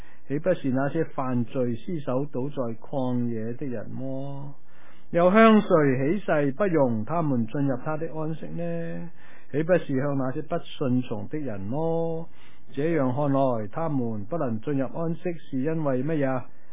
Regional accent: China; 我们中国人说硬颈，不是硬心

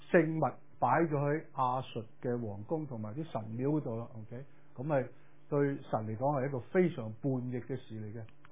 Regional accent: China; 即係我哋中國人都有講嘛，財不可露眼啊

